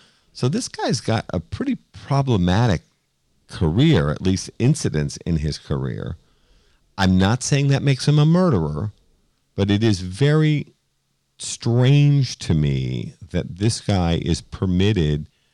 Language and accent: English; Boston, Massachusetts, United States; we were raised Catholic up in Boston.